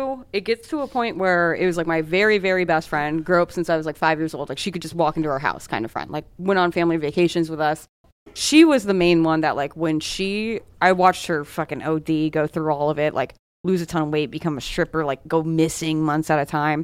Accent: Massachusetts, United States; Massachusetts, baby OG.

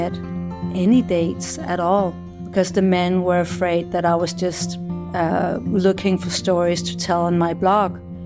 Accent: Copenhagen, Capital Region of Denmark, Denmark; because I'm from Copenhagen, Denmark

